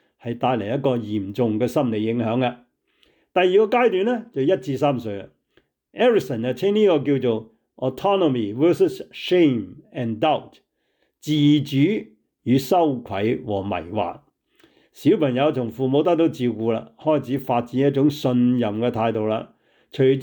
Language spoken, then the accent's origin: Cantonese; Hong Kong; 我哋广东人咧，香港嚟咧就叫登陆啦吓。